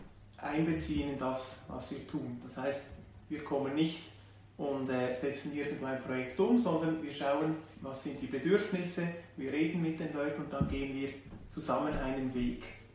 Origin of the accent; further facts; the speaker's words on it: Switzerland; Wir kommen als Schweizer, als Europäer nach Afrika.